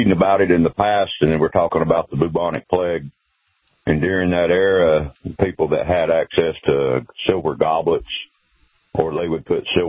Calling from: Chattanooga, Tennessee, United States; Chattanooga, Tennessee.

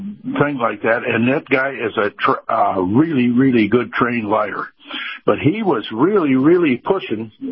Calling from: Tampa, Florida, United States; from Tampa.

